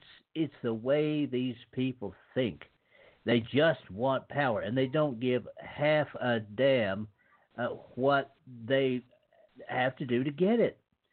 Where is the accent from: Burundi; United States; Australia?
United States; Again, as an American, from a point looking in, we shouldn't be surprised